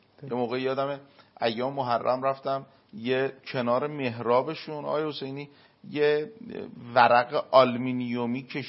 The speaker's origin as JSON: {"language": "Persian", "region": "Qom", "country": "Iran", "tie": "born there", "said": "ما پدرمون شیعه است، مادرمون شیعه است، خودمون شیعه، این تو قم به دنیا اومدیم، مثلا حالا طلبه شدیم"}